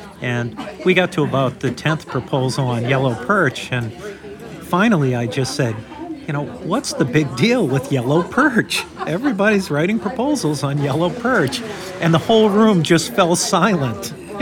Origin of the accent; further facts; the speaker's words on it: New England, United States; moved away; Now, I grew up in New England when we used to fish the small lakes for pickerel or pike or other types of bigger fish.